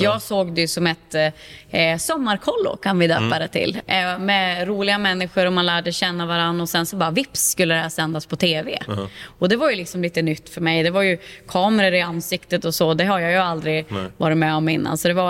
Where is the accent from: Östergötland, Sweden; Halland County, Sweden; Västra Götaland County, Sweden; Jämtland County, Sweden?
Jämtland County, Sweden; Jag är uppvuxen i Jämtland.